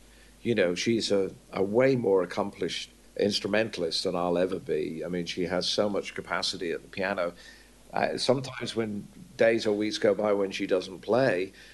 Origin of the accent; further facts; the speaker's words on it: England, United Kingdom; when I was growing up in England